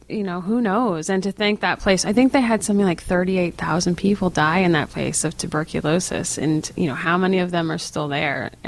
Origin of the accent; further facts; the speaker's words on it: New England, United States; Well, I'm I'm from New England, and so there's lots of places near me.